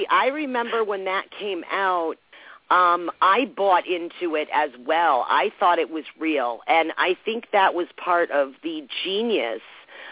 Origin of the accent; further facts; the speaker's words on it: New England, United States; I grew up in New England in the middle of the scary woods.